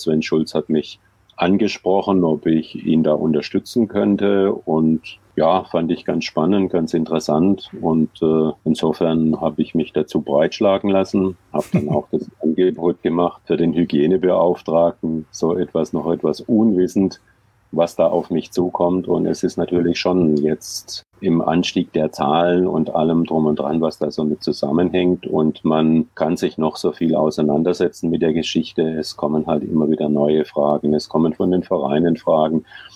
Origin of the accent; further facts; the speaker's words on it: Heilbronn, Baden-Württemberg, Germany; bis zur zweiten Liga in meiner Heimatstadt in Heilbronn